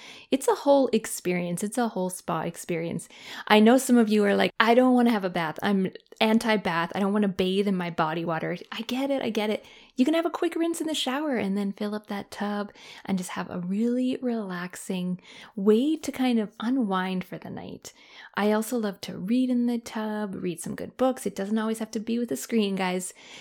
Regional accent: Canada; If you're in Canada, my home country, I'd love to hear from you guys.

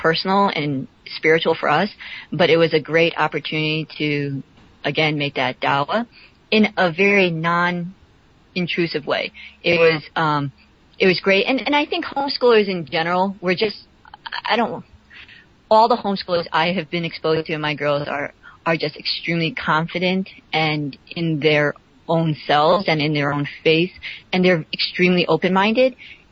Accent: United States; born there; and my girls also realize I'm American born.

